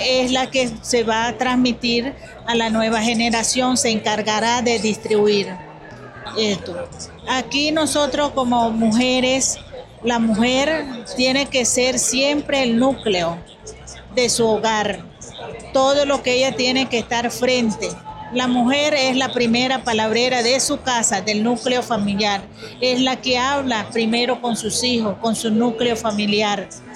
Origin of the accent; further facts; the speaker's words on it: Maicao, La Guajira, Colombia; soy bióloga, vengo del departamento de La Guajira, municipio Maicao.